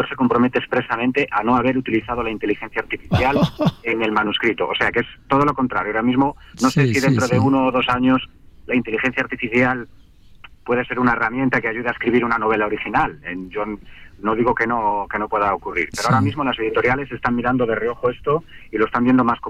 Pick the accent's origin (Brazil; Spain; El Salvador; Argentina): Spain; Ponferrada, Castile and León; Estoy en Ponferrada, sí, que es mi tierra